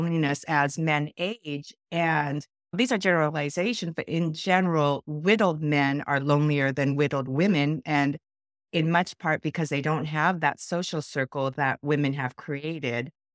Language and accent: English; Seattle, Washington, United States; also born or lived in South Korea; I was born in South Korea but raised in Seattle, Washington. I was adopted, so I've been here since I was about a year old.